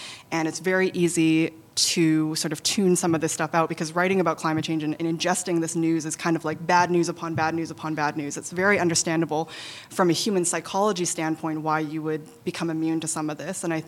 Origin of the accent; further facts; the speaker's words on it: British Columbia, Canada; now in New York, United States; I grew up in British Columbia and was sort of surrounded by trees all my life, and definitely took that for granted when I lived there, and miss it a lot while, living in New York here for almost 15 years.